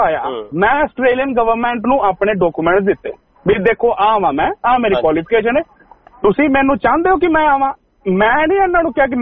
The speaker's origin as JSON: {"language": "Punjabi", "region": "Haryana", "country": "India", "moved": "yes", "said": "ਮੈਂ ਹਰਿਆਣੇ ਤੋਂ ਬਿਲੋਂਗ ਕਰਨਾ ਪੰਜਾਬ ਤੋਂ ਨਹੀਂ ਬਿਲੋਂਗ ਕਰਦਾ"}